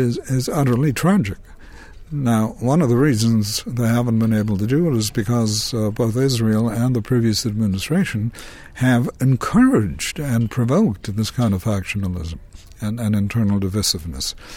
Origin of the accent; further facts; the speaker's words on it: Belgium; also born or lived in Germany; I grew up in, I was born in Germany. My early years, I grew up in Belgium.